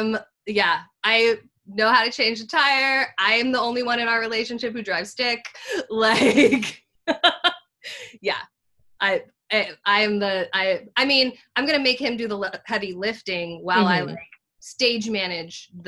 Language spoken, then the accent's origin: English; Montana, United States; I'd be like, yeah, I grew up in Montana. I know how to change a damn tire.